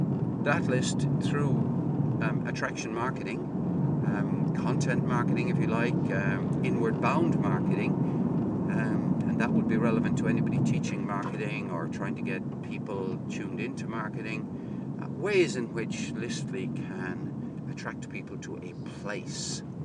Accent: Limerick, Munster, Ireland; because I come from Limerick

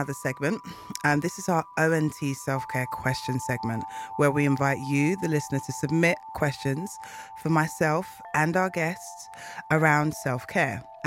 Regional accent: Ghana; as a Ghanaian woman

